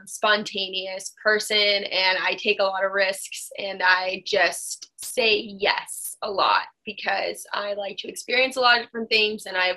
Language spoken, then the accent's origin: English; Burlington, Vermont, United States; Obviously, like, I grew up in Vermont, and, you know, I went to college here